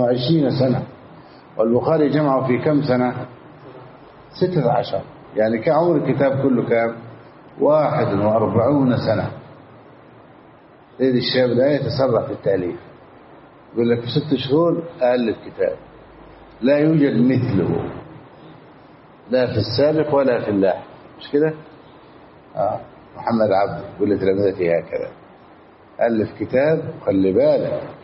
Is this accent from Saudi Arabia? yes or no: no; Egypt; خلاص أصبحت ألباني عندنا في مصر